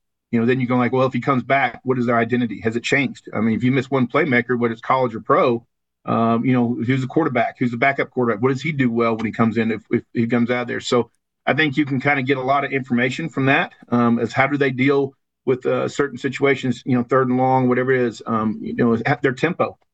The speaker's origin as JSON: {"language": "English", "region": "Kansas", "country": "United States", "tie": "born or raised there", "said": "I grew up in Kansas, so this is easy."}